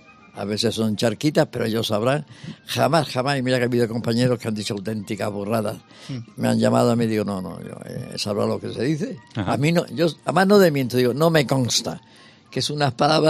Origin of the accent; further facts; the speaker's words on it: Granada, Andalusia, Spain; Bueno, es que también vuelvo a mi tierra, porque claro, yo soy andaluz.